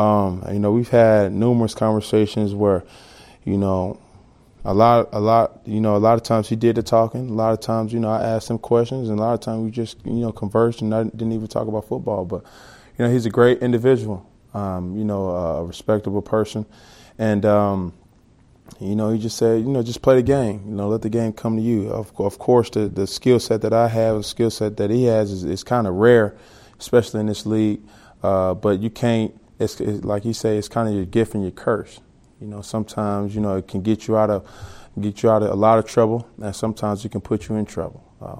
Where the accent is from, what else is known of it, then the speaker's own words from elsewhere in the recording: Atlanta, Georgia, United States; I mean, I'm from Atlanta originally